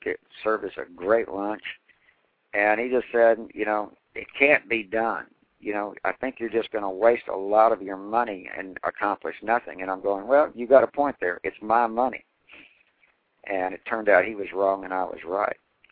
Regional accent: Waco, Texas, United States; And so I came back to Waco, Texas to build the first one because I wanted to build it in my hometown.

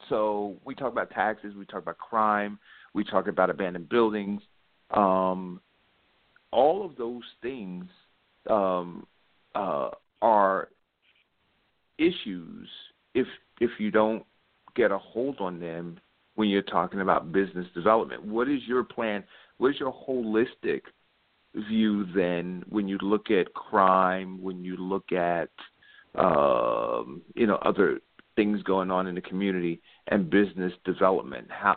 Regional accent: Newark, New Jersey, United States; I remember, growing up in Newark and not, and being looked at sideways as I entered into Irvington or into, certain areas of South Orange or into West Orange, right?

